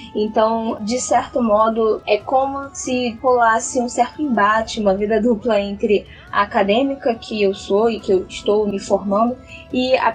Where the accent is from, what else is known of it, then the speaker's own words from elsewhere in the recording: Rio de Janeiro, Brazil; sou do Rio de Janeiro.